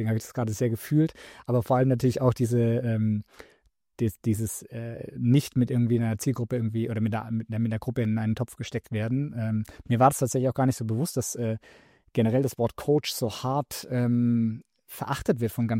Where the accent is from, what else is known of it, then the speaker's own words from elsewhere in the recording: Baden-Württemberg, Germany; Ich komme aus dem Badischen